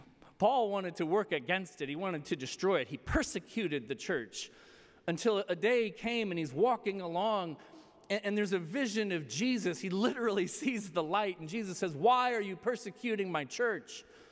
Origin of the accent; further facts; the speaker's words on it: Texas, United States; I grew up in Texas, by the way. I come by y'all naturally.